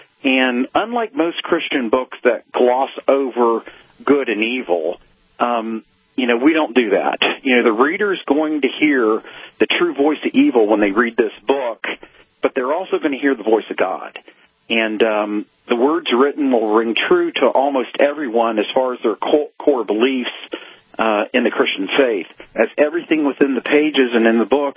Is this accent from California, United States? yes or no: no; Ohio, United States; I'm from Ohio, so it's a little tough.